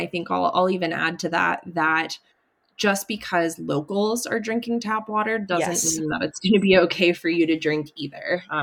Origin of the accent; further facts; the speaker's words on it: United States; And as an American, when I go to a restaurant and order a glass of water, I've gotten a lot of very weird looks